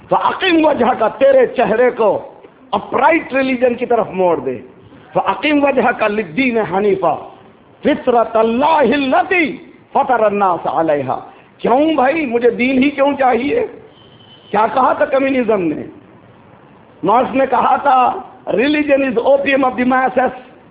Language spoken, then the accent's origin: Urdu; Alipur, Karnataka, India; Urdu is a second language; now in Canada; یہیں کا بچہ ہوں, یہیں سے ہندوستان میں بنگلور سے قریب ایک علی پور دیہات ہے, اس دیہات کا رہنے والا ہوں. میری زبان سے آپ سمجھ رہے ہوں گے, کوئی اردو بھی مجھے آتی جاتی نہیں ہے